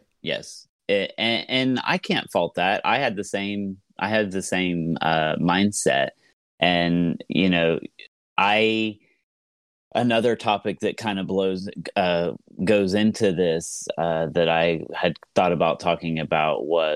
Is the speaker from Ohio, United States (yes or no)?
yes; Ohio, United States; I am from Southeast Ohio, which is a very rural area.